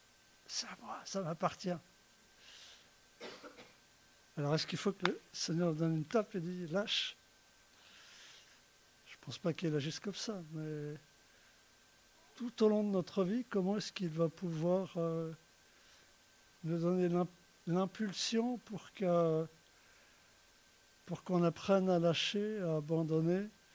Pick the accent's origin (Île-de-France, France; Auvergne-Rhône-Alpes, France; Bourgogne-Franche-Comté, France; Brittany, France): Brittany, France; Ce n'est pas notre culture, on est breton.